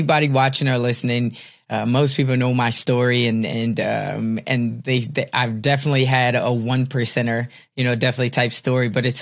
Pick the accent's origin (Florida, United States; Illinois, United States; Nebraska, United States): Illinois, United States; Chicago; So I'm from Chicago, so I'm a Bulls fan